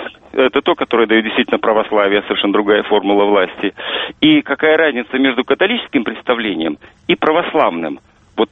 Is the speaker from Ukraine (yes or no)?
yes; Western Ukraine, Ukraine; мое детство прошло на Украине, на Западной, в послевоенные времена. И там довольно много было учителей, хотя я был русский, школа была украинская.